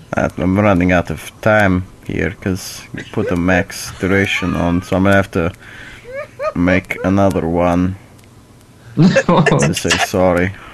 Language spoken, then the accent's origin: English; Russia; accent: Russian; English is a second language; now in Australia; because I live in Australia. I'm Russian. I sound Russian. I come to you today speaking with Russian accent, but I live in Australia, and I have for many years